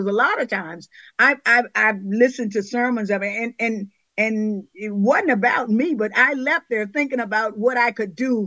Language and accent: English; the South, United States; You know, growing up in the South like we did, and our people didn't have money for songbooks.